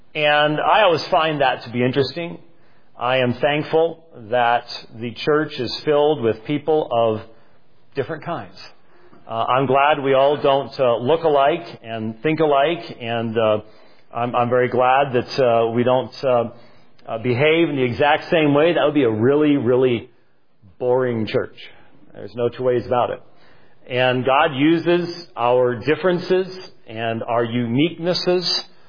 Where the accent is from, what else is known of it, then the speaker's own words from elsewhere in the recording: Scotland, United Kingdom; I would have a hard time as a Scotsman in most Middle Eastern settings when the wailing and the very public demonstration of grief takes place.